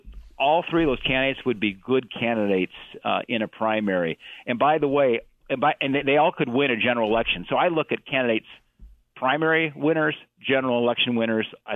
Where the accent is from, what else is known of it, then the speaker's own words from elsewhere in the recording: Montana, United States; we're paying very close attention to my home state of Montana.